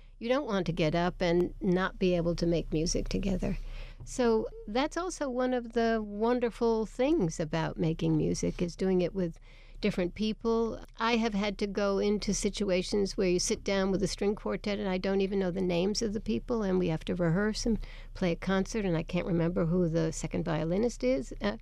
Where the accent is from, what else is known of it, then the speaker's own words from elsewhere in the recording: United States; I am political in that, sure, I'm an American